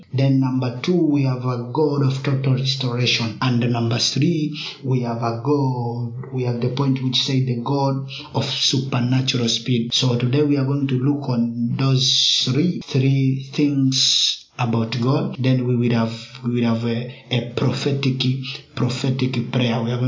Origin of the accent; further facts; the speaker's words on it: Dar es Salaam, Tanzania; from Dar es Salaam, Tanzania.